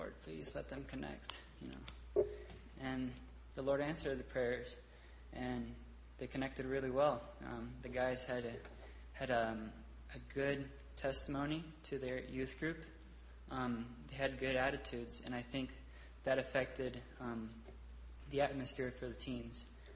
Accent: Mexico; my old friends that I grew up with in Mexico

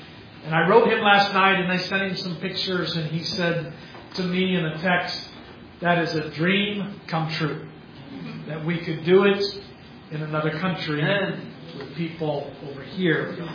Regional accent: United States; I'm from the States, United States

